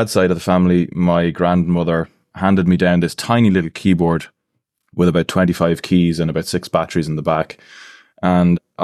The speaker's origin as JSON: {"language": "English", "town": "Navan", "region": "County Meath", "country": "Ireland", "tie": "born or raised there", "said": "So yeah, I grew up in Navan, County Meath. Both parents didn't go too far to find each other, both Navan people all their lives."}